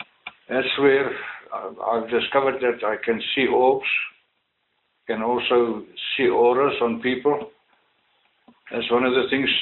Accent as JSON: {"language": "English", "town": "Potchefstroom", "region": "North West", "country": "South Africa", "tie": "born there", "also_born_or_lived": "Eastern Cape", "said": "I was born in Potchefstroom, in the Eastern Transvaal, or the Eastern section of the Republic of South Africa. I moved down to the Eastern Cape, or the border area of Southern Africa between the old Cape Colony and the Transkei"}